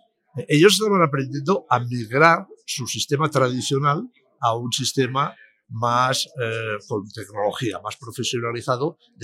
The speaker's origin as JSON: {"language": "Spanish", "town": "Palma", "region": "Balearic Islands", "country": "Spain", "said": "Tenemos ejemplos en mi tierra, pues en Palma de Mallorca"}